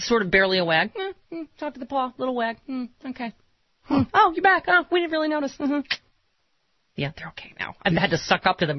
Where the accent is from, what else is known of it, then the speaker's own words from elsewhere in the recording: Buffalo, New York, United States; They have a big victory in Buffalo, it looks like. My hometown.